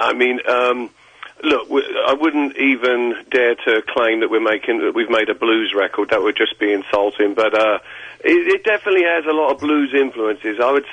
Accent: East of England, United Kingdom; See, I'm English, and I'm, like, from Essex in England

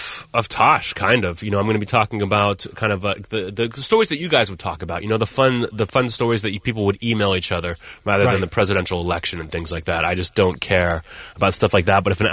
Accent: United States; Because I'm an American coming in and making fun of them, that it wasn't the same.

